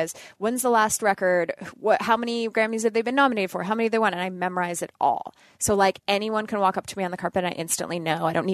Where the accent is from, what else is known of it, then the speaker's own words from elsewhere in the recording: Northern Canada, Canada; Because I grew up in Northern Canada